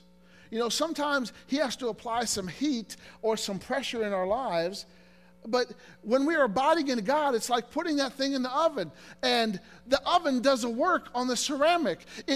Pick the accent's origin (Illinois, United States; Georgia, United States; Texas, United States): Illinois, United States; You know, years ago, when I was growing up in Illinois, friends of mine and I, we would go to this ceramic place